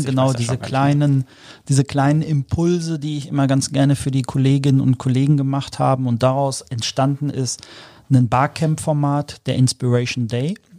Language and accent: German; North Rhine-Westphalia, Germany; ich bin Kind des Potts, ich bin auf den Sportplätzen der Dortmunder Region groß geworden